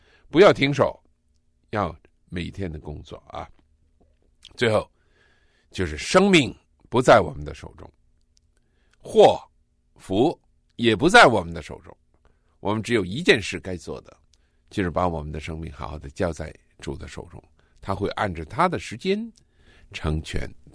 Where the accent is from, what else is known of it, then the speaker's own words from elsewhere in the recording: Guangdong, China; 比如说你来自东北，我来自广东